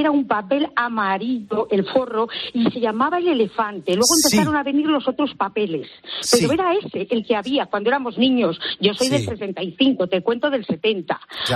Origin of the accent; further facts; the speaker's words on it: Zarzalejo, Community of Madrid, Spain; yo de niña teníamos una tienda en Zarzalejo, que es un pueblecito de Madrid, cerquita, sí, por ahí.